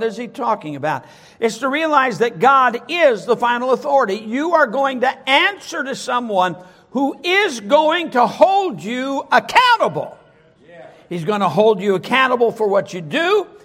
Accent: Sturgis, Michigan, United States; Growing up in … in Sturgis, Michigan, which is where I was brought up, the reality is I never, one time, ever sassed my mother.

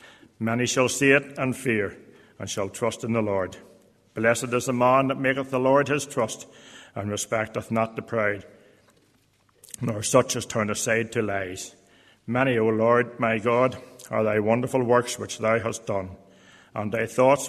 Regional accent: Carryduff, Northern Ireland, United Kingdom; born there; I come from County Down. I was born in a place called Kerryduff, or Drumalig, Kerryduff.

